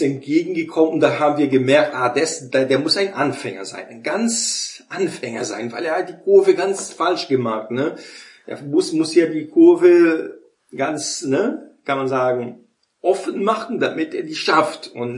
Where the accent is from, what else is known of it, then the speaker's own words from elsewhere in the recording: Brazil; Wie man so in Brasilien, wo ich aufgewachsen bin, da in den Bergen, hat mein Vater mir das Fahren beigebracht, als ich 12 war.